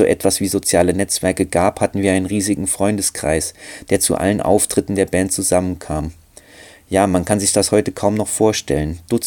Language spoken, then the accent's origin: German; Nova Iguaçu, Rio de Janeiro, Brazil; moved away; deshalb bin ich letztendlich auch aus Nova Iguazu geflohen. Meine Heimatstadt hat ernsthafte Probleme.